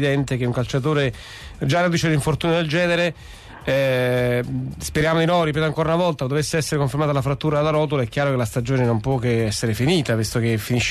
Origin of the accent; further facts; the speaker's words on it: Naples, Campania, Italy; speriamo ovviamente tutti noi da sportivi, da napoletani eccetera